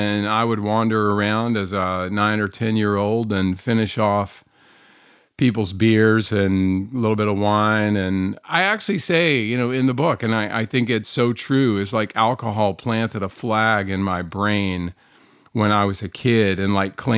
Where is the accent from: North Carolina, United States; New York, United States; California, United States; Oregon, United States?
North Carolina, United States; I grew up here in North Carolina for the most part and high school here